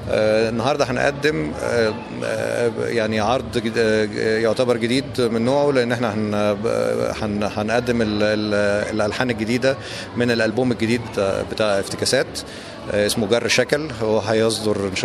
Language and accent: Arabic; Egypt; ان احنا هنا في بلغاريا واحنا جايين من مصر